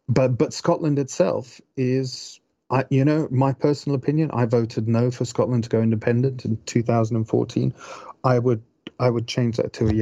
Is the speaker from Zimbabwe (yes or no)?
yes; Zimbabwe; as you know, I grew up in Zimbabwe